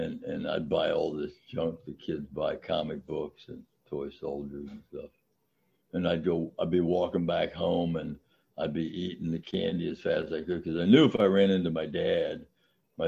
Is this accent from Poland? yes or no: no; Circleville, Ohio, United States; So I grew up in Circleville, and I tell people, that I looked like Opie from Mayberry RFD.